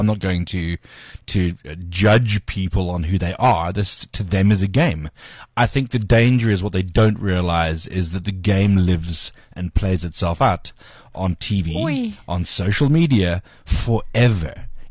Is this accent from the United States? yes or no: no; Benoni, Gauteng, South Africa; And I'm from Benoni.